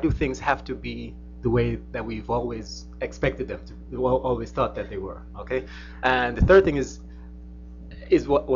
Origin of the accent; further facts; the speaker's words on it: Jamaica; I'm originally from Jamaica, so I don't do the aircon thing